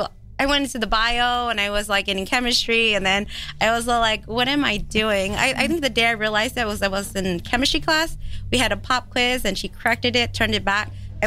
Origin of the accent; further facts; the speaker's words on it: California, United States; I grew up in Cali, yes.